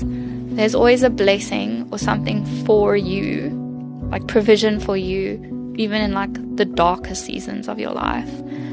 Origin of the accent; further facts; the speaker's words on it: Somerset West, Western Cape, South Africa; I was born and raised in Somerset West, which is obviously in the beautiful Cape Winelands. I went to school there, primary school, high school.